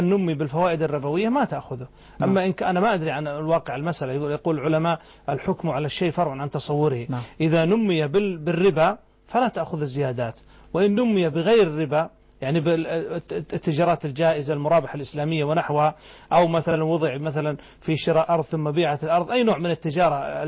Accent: Saudi Arabia; عندنا في السعودية

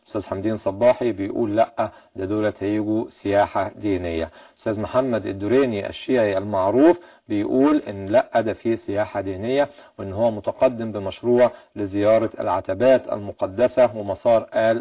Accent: Egypt; احنا مصريين

